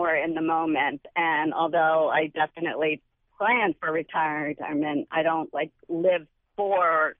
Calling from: Bethlehem, Pennsylvania, United States; Hi. I'm calling from Bethlehem, and I was thinking about this whole idea of not taking vacations.

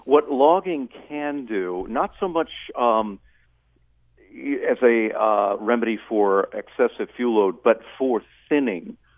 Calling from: Oregon, United States; I'm calling you from Oregon right now

